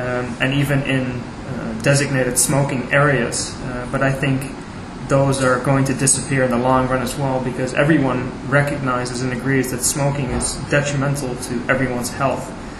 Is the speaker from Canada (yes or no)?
no; Netherlands; English is a second language; My home country of the Netherlands, smoking is banned in all public places